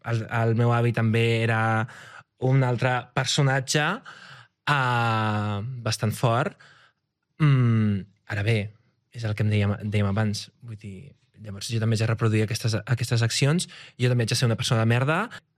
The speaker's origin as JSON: {"language": "Catalan", "country": "Georgia", "said": "jo vinc de Geòrgia"}